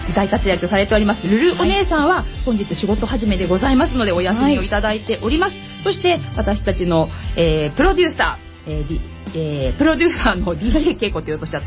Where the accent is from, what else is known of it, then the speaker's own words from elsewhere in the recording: Kawasaki, Kanagawa, Japan; 川崎生まれ川崎育ち、自称夢見ヶ崎動物公園専属アイドル … のリーダー、おしゃべり担当